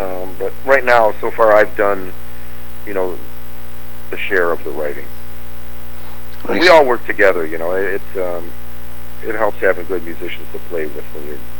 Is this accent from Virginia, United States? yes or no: no; Detroit, Michigan, United States; I grew up in Detroit, and, I pretty much had a musical family.